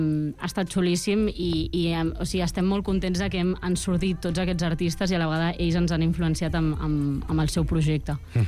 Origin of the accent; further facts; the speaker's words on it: Barcelona, Catalonia, Spain; som molt barcelonins, som molt de Barna.